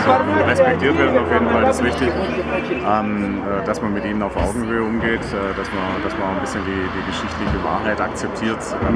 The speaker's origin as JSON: {"language": "German", "town": "Nuremberg", "region": "Bavaria", "country": "Germany", "said": "Ich komme aus Nürnberg."}